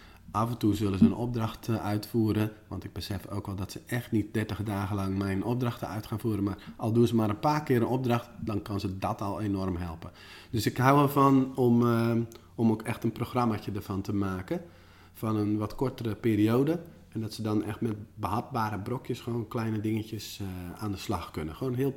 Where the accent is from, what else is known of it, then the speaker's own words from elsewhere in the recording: Netherlands; And this Dutchie lives near the windmills.